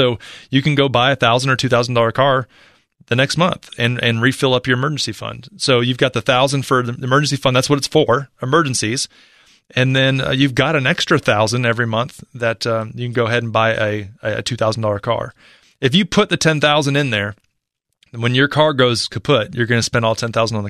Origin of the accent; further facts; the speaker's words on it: Charlotte, North Carolina, United States; Our first call comes in from Charlotte, North Carolina, my hometown.